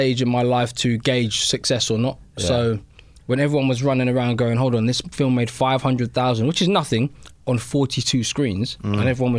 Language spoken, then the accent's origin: English; London, United Kingdom; I grew up in West London, like 50 yards from Grenfell Tower. That's where my mum still lives. And, you know, it's council estate.